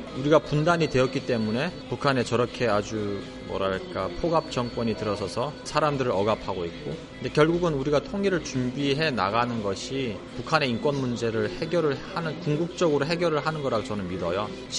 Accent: South Korea; 어디서 왔냐고 물어봐가지고 그냥 I'm from Korea 그랬어요. 그러니까 친구들이 South and North 이런 거라고 그래서 제가 아 그냥 나는 both라 그랬어요.

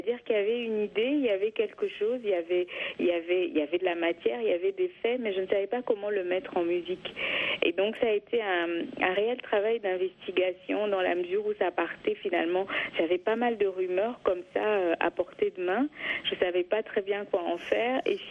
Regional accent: Kivu, DR Congo; je suis originaire de la région du Kivu, donc la région que je raconte dans ce documentaire

